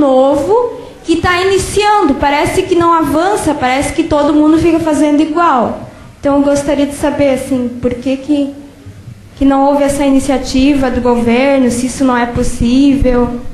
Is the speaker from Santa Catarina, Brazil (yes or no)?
yes; Joinville, Santa Catarina, Brazil; sou de Joinville, Santa Catarina.